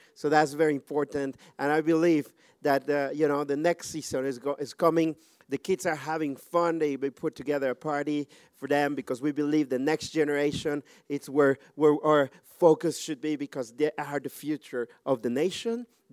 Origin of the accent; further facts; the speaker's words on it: Mexico; English is a second language; In Mexico, I'm originally from Mexico, but it's normal, 4 hours in the kitchen